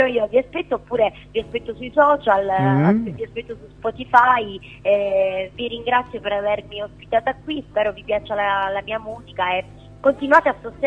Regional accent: Apulia, Italy; now in Milan, Italy; Io sono pugliese, adesso vivo a Milano, ma ci vivo da poco

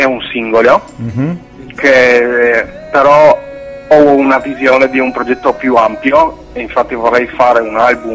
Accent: Trieste, Friuli-Venezia Giulia, Italy; Io vengo da Trieste, a 24 anni.

